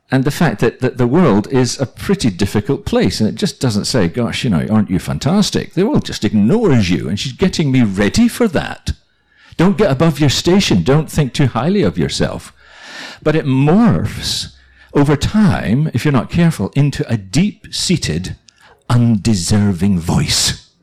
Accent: Northern Ireland, United Kingdom; Although I was raised in Northern Ireland, I'm actually a Scot.

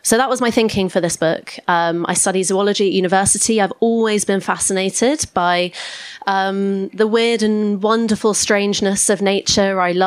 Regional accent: Exeter, South West England, United Kingdom; also born or lived in United States; But a bit about me, I'm from Devon. I was actually born in the States, but grew up in Exeter area

